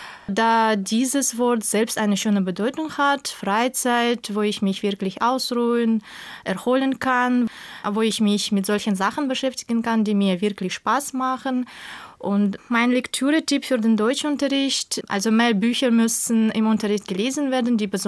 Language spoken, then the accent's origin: German; Tashkent, Uzbekistan; German is a second language; Ich komme aus Usbekistan, aus Taschkent. Das ist die Hauptstadt von Usbekistan, wo ich auch geboren wurde, wo ich lebe und wo ich arbeite. Ich bin geboren im Jahr 1982